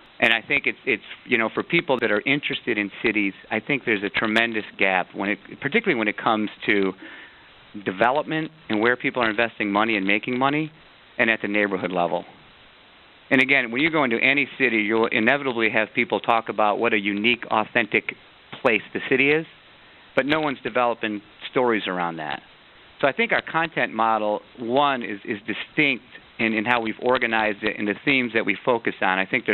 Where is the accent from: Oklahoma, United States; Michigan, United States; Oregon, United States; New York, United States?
Michigan, United States; Detroit; I'm from Detroit, and so it seemed like a good place to start.